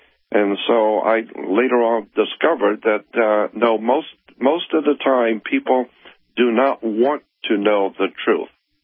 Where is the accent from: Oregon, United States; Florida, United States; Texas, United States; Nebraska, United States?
Florida, United States; moved away as an adult; now in Los Angeles, United States; Originally, I'm from the South and from Florida, and I ended up in Los Angeles back in 59.